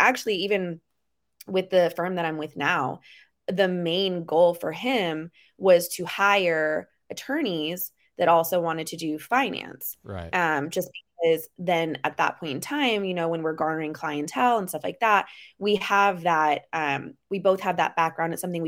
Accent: Las Vegas, Nevada, United States; Okay, so, well, I am born and raised in Las Vegas. I attended UNLV for my undergrad.

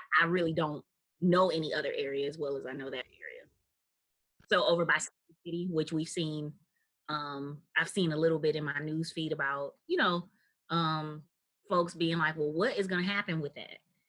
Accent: Milwaukee, Wisconsin, United States; I am born and raised in Milwaukee on the north side. So been a north side girl my whole life.

